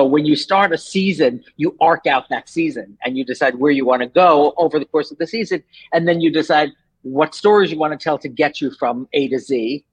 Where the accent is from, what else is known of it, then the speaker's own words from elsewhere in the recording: New York, United States; I'm from New York. So I grew up in New York and wanted to be a playwright.